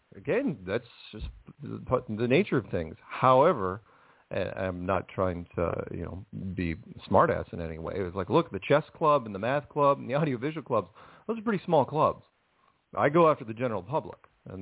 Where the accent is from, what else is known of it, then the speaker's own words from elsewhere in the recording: Seattle, Washington, United States; He's just an actor from Seattle. I should know I'm from Seattle.